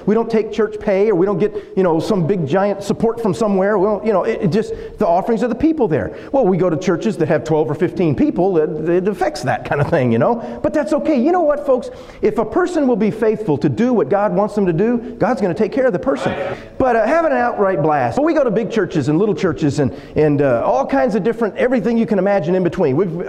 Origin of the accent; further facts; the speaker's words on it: Texas, United States; But we're from South Texas.